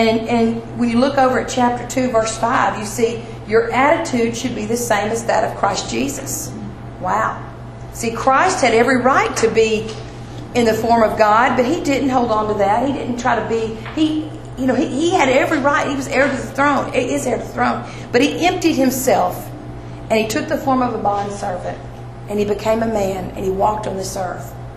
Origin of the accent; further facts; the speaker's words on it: Carrollton, Texas, United States; I grew up in the Dallas area in a suburb called Carrollton. I was born here, but my daddy was transferred off when I was young, and that's where I grew up.